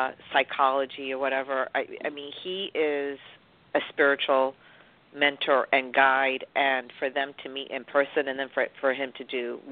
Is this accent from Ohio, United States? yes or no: no; New York, United States; I'm like, I'm from New York. I have credit cards. I could do anything.